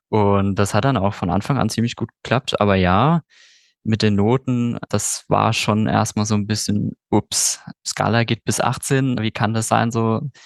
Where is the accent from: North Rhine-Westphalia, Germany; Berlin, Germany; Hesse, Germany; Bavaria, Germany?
Hesse, Germany; Wiesbaden; born there; ich komme tatsächlich, ja, ursprünglich aus Hessen. Ich bin in Wiesbaden geboren, komme aber, mein Studium sogar noch ganz in der Nähe von Mainz verbracht, also in Rheinhessen.